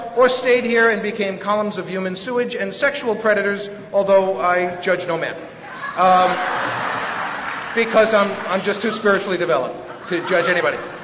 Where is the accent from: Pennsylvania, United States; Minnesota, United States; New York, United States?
New York, United States; Bronx; I was brought up in the Bronx.